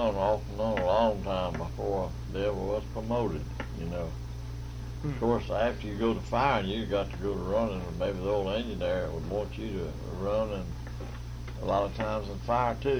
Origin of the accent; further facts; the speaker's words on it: North Dakota, United States; born there; I was born in Slope County. So she didn't get far away from home.